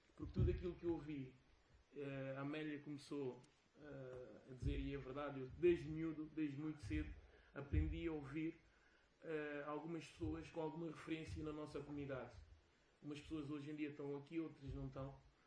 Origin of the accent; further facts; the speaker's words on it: Guinea-Bissau; now in Portugal; Mas eu não tenho dúvida, eu sou guineense, nasci na Guiné. Felizmente aqui em Portugal não tive grandes problemas de adaptação e de integração.